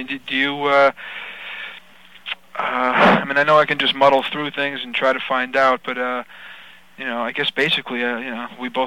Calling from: Bronx, New York, United States; From the Bronx.

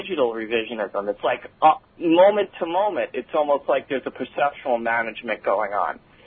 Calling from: Sayville, New York, United States; Oh, Sayville.

